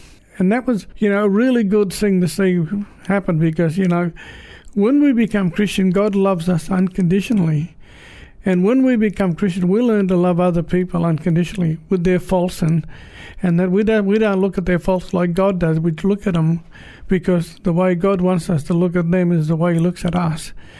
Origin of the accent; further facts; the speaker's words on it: Moree, New South Wales, Australia; as you know, I said I come from Moree, and these guys were arrested near Moree.